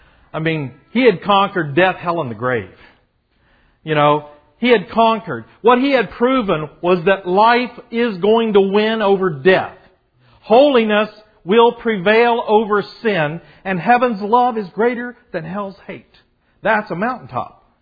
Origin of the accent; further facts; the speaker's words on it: Florida, United States; I'm from Florida.